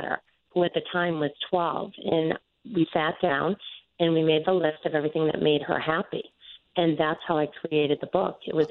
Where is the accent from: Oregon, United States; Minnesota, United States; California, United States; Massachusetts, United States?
Massachusetts, United States; Boston; I'm from the Boston area, so it's 10 o'clock here.